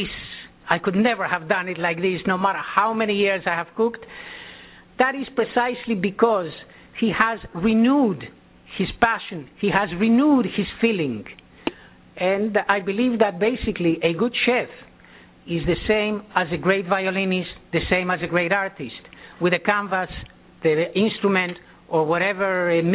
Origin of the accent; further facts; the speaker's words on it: Uruguay; moved away; one of the things that I grew up with in Uruguay, in South America, we always had lunch as a family.